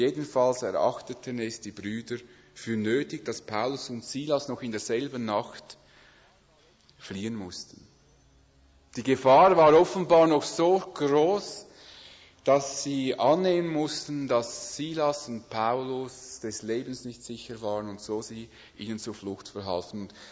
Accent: Switzerland; weil wir als Schweizer uns gewohnt sind, dass wir für unser Recht einstehen

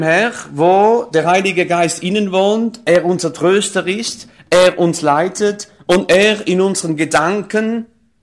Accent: France; wie zum Beispiel bei uns in Frankreich, wie das Land aussah vor 25, 26 Jahren

